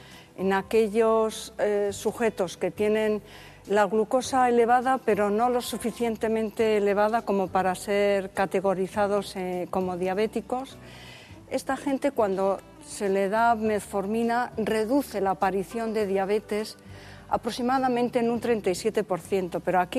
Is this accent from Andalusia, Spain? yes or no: no; Bilbao, Basque Country, Spain; somos de Bilbao.